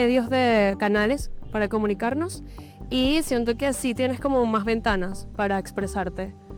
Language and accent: Spanish; Venezuela; moved away; no soy de aquí, soy de Venezuela